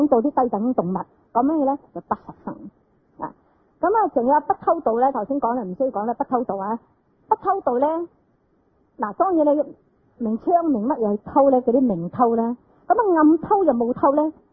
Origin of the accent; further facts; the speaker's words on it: China; 咁啊，因此呢嗱，我哋中国人都有喎，嗱，我哋中国人你啲人呢拜观音嗰啲呢